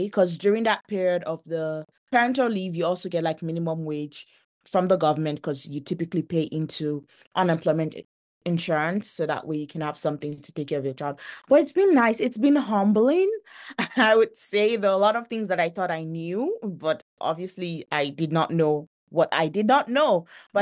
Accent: Nigeria; moved away as an adult; also born or lived in Denver, United States; I was born and raised in Nigeria. And when I turned like 19 or 20 years old, I was done with my university education. So I actually moved to the United States. I was living in Denver, Colorado

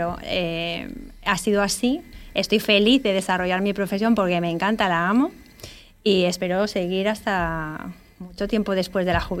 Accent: Canary Islands, Spain; es que soy la única española reconocida por el embajador, por la embajada del gobierno peruano, y por tanto la única canaria

